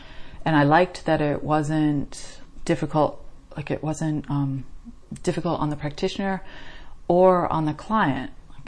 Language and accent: English; New England, United States; now in Young, Australia; East Coast, the United States of America.